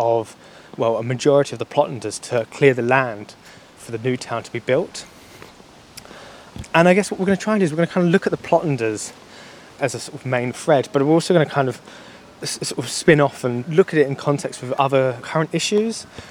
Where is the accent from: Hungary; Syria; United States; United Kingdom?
United Kingdom; Basildon, East of England; I began to become a bit more interested in the local history of my hometown of Basildon. Maybe that was to do with that I was coming back as an adult.